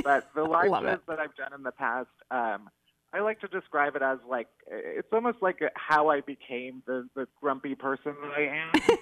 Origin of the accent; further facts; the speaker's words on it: Chicago, Illinois, United States; I always used to go to Michigan as a kid because I'm from Chicago, and my family would go to vacation in Michigan, but I've never been to Grand Rapids.